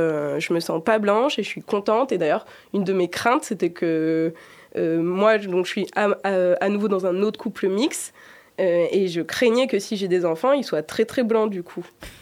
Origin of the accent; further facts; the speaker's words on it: France; on a grandi en France, on a été élevé en France